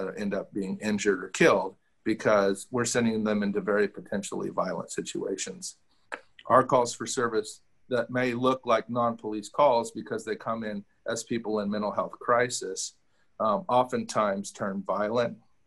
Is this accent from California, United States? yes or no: yes; Sacramento, California, United States; I grew up in Sacramento. I love this city. It's a very important place for me